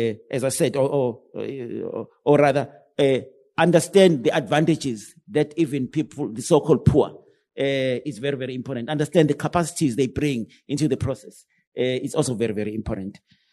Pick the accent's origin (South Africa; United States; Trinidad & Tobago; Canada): South Africa; Umlazi, KwaZulu-Natal; I grew up in Umlazi, went to university